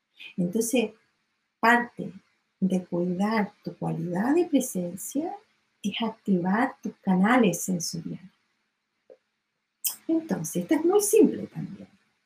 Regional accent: Boca de Rapel, O'Higgins, Chile; Yo en mi niñez, adolescencia, estuve en la Boca de Rapel por muchos años, cerca de Matanza, y ahí sí que hay viento.

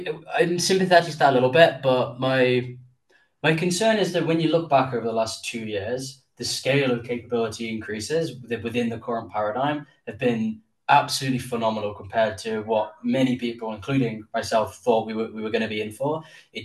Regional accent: England, United Kingdom; of course I'm English

